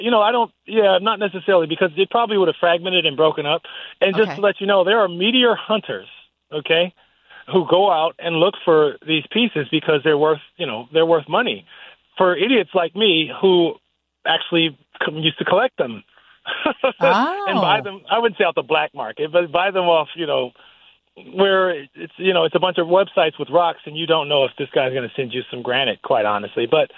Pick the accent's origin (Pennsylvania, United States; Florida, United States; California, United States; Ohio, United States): Ohio, United States; Cleveland; I'm from Cleveland, obviously, I told you.